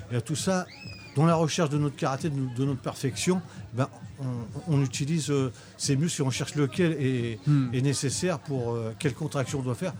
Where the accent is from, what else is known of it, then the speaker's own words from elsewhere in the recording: Le Havre, Normandy, France; Moi, je viens du Havre